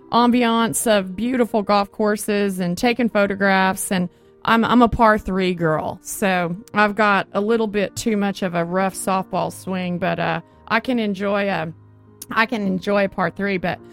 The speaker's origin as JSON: {"language": "English", "region": "Oklahoma", "country": "United States", "tie": "born or raised there", "said": "You know, we're both Texas girls, but we were born and raised in Oklahoma, but we've made our way to the West Coast, which is the best coast."}